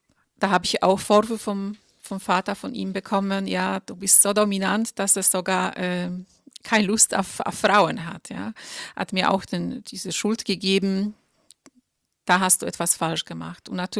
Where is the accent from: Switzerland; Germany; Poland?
Poland; Ich bin in Polen aufgewachsen. Wir sind sehr, sehr katholisch. 99,9% sind alle katholisch.